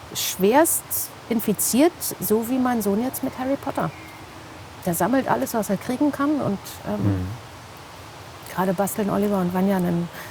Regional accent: North Rhine-Westphalia, Germany; ich bin direkt am Teutoburger Wald aufgewachsen.

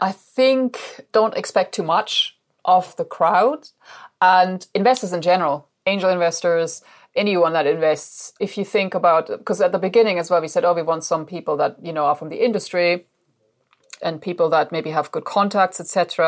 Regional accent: Germany; Julia and I, we're from Germany originally.

